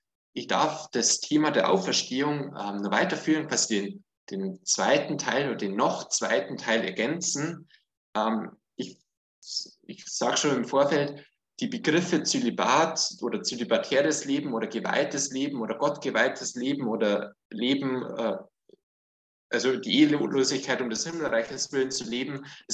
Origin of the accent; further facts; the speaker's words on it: Bavaria, Germany; now in Austria; Ich komme gebürtig aus Oberbayern, also irgendwo östlich von München, und bin seit 10 Jahren in Österreich, in Niederösterreich.